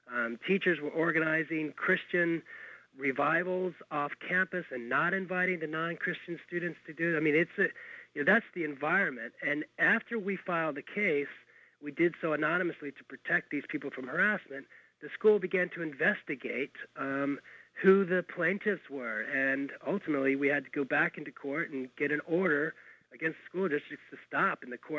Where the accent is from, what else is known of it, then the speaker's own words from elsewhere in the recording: Texas, United States; I am from Texas, but I've been exiled for 13 years and just came back from New York